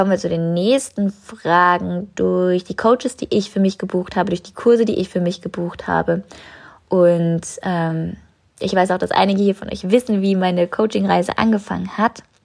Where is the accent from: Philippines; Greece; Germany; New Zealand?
New Zealand; German is a second language; mein Flug nach Neuseeland, zurück in meine Heimat